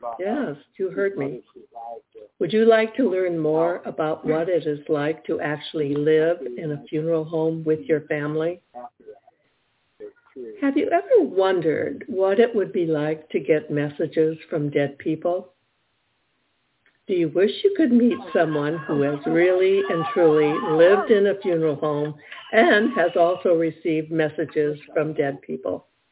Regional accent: Detroit, Michigan, United States; I grew up in Detroit, Michigan, and on the corner of our street, there was a large funeral home

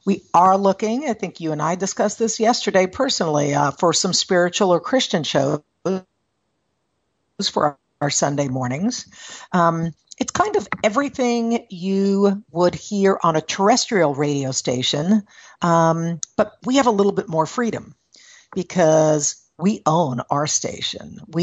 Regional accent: New York, United States; accent: New York; I haven't lived there in a long time. So while I still got this accent, I am not a New Yorker anymore.

